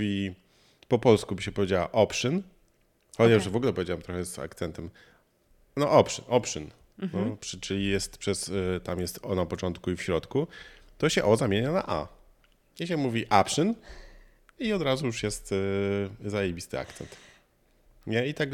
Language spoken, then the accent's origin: Polish; United States; accent: foreign; Polish is a second language; oni wszyscy już wiedzą, że jestem Amerykaninem.